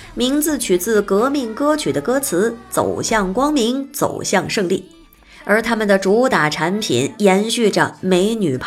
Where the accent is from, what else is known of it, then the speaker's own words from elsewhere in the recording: Hohhot, Inner Mongolia, China; 是来自主播我的家乡内蒙古呼和浩特市。